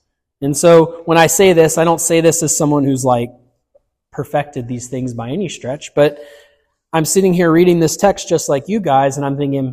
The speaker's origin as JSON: {"language": "English", "region": "the South", "country": "United States", "tie": "born or raised there", "said": "I grew up in the South, as you guys know, sometimes old people would talk about meals like that."}